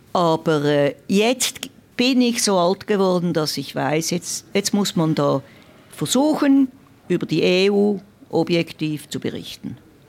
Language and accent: German; Zurich, Switzerland; moved away as an adult; also born or lived in Bern; ich bin ja Zürcherin, die dann mit 27 Jahren nach Bern ausgewandert ist und Berner Politikerin geworden bin. Ist alles ein bisschen eigenartig, aber so ist es halt. Und jetzt wohne ich ja wieder in Zürich seit 6 Jahren.